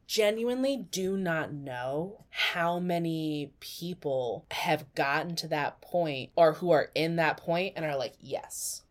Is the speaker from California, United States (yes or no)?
yes; Los Angeles, California, United States; And like, I grew up in Los Angeles.